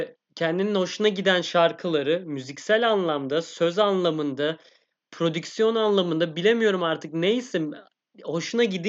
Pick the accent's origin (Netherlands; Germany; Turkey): Netherlands; Amsterdam, North Holland; Efe anlayacağınız gurbet ellere gidiyor ki ben de Amsterdam'lıyım gerçi.